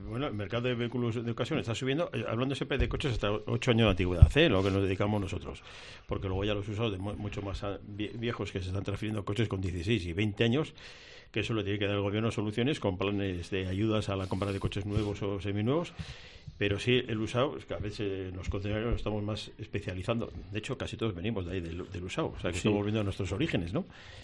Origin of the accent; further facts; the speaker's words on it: Navarre, Spain; Nosotros somos navarros